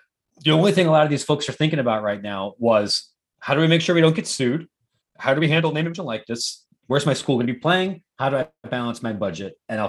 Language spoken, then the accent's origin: English; Columbus, Ohio, United States; now in Chicago, United States; I live in Chicago. I'm from Columbus.